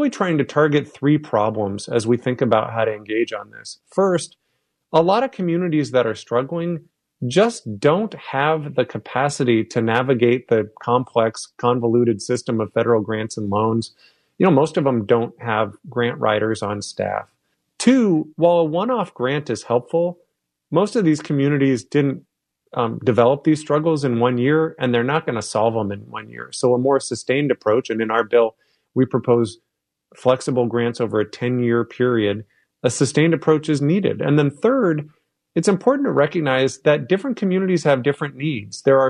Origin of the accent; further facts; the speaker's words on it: Washington, United States; I grew up on the Olympic Peninsula. I was in high school when the timber industry took it on the chin.